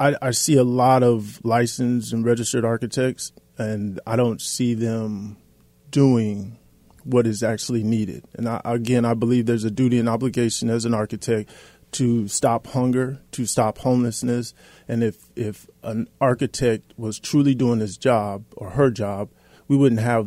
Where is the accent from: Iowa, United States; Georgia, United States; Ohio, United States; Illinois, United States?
Iowa, United States; Des Moines; also born or lived in St. Paul, Minnesota; I was reared here in Des Moines, Iowa. I was born in St. Paul, Minnesota.